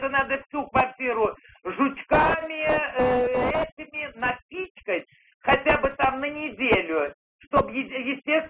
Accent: Moscow, Russia; я из Москвы.

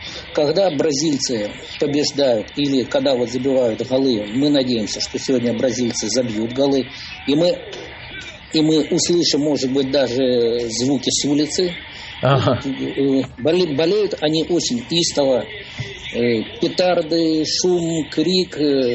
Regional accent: Moscow, Russia; Нет, ну мы-то москвичи, поэтому как бы мы москвичи и европейцы

